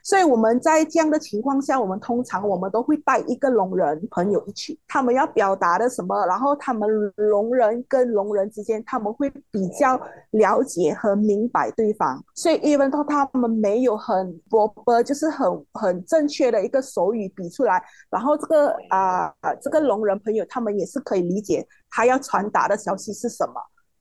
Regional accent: Malaysia; 我们马来西亚这边，它就会掺很多，像 Rojak， 像我们听人讲话也是有时都不是很完整的，可以讲一句华语就是完成，就是掺一起，有掺客话啦、福建啦什么一样的。

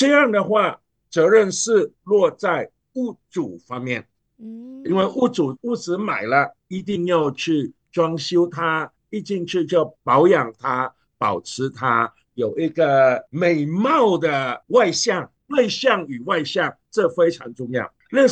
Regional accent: Sarawak, Malaysia; 因为我们是出生在砂劳越，是在马来西亚，所以砂劳越是我们的家。

